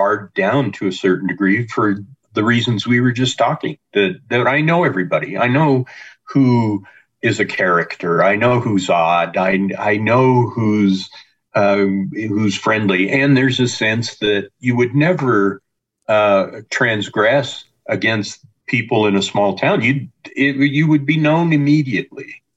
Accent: Wyoming, United States; I grew up in Wyoming in a small town. I know the landscape that I'm writing about here.

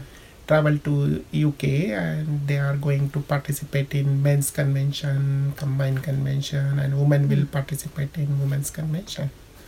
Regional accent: Nagpur, Maharashtra, India; I am from Nagpur, India.

